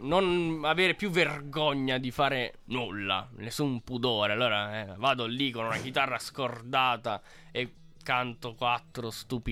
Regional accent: Abruzzo, Italy; sono abruzzese, diciamolo, viva l'Abruzzo, una terra magnifica

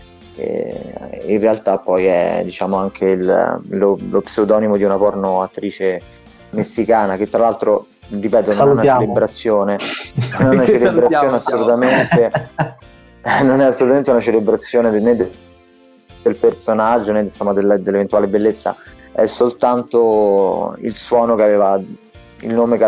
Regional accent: Rome, Lazio, Italy; mi ritengo, un compositore, vengo da Roma, anche se spesso lavoro anche a Milano e spesso sono lì

